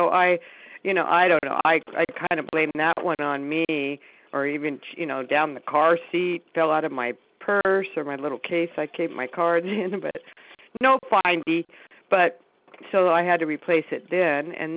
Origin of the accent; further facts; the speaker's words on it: Everett, Washington, United States; I'm a client from Washington State, Everett, Washington.